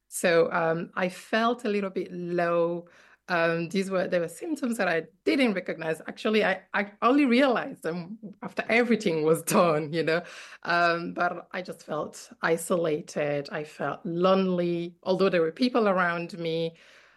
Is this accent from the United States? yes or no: no; Guinea; as Enoch just introduced me. I was born and raised in Guinea